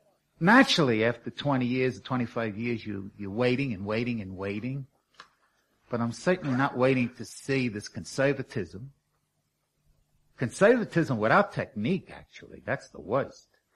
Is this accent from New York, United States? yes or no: yes; New York City, New York, United States; I'm a New Yorker. It's impossible for a New Yorker to be an elitist.